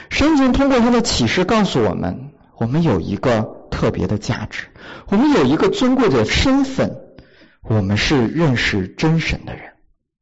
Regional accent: Beijing, China; 我是从北京来的，北京的高考录取分数和山东的高考录取分数就是很不一样的。

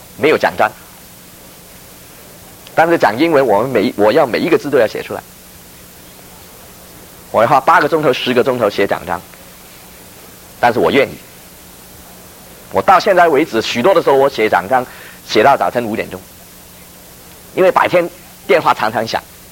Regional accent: Hong Kong; now in United States; 到我们长大的时候，我们在香港长大，变成中国人了

